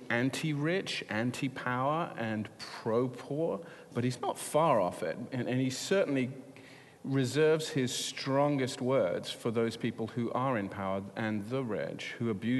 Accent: United Kingdom; now in United States; This is particularly interesting for me as a Brit coming to live in America.

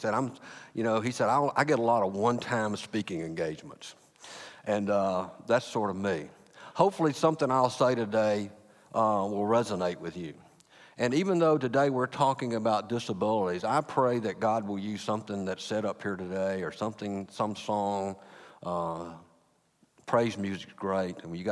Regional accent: Atlanta, Georgia, United States; And when we grew up in the South, I don't know if it's true out here in California, this is a true story.

